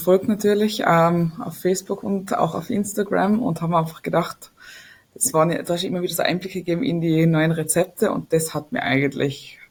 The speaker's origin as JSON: {"language": "German", "region": "Tyrol", "country": "Austria", "said": "ich bin aus Tirol, mittlerweile wohne ich in Zirl, bin 36 Jahre alt."}